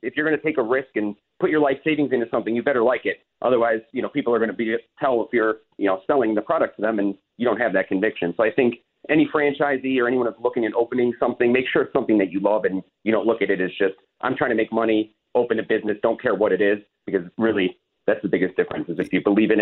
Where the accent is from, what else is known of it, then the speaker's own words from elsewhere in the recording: Chicago, Illinois, United States; I like pizza. I'm from Chicago, but this is good.